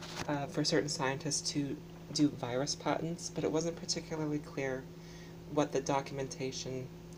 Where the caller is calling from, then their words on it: Canada; I'm actually calling from Canada.